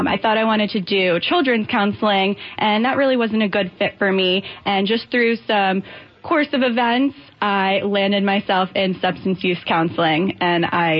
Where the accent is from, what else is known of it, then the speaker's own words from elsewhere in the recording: Boca Raton, Florida, United States; So I'm 27 years old, and I grew up in Boca Raton, Florida.